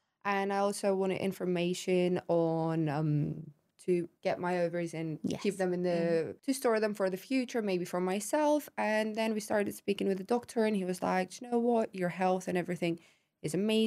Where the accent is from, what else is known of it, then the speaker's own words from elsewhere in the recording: Larnaca, Larnaca District, Cyprus; now in Nicosia, Cyprus; I grew up in Larnaca and I moved to Nicosia because I fell in love. So yeah, I moved to Nicosia and now I'm staying in Nicosia. I think I'm not moving.